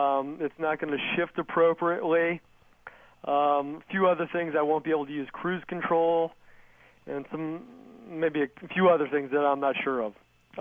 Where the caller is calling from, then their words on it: St. Louis, Missouri, United States; I'm calling from St. Louis, Missouri.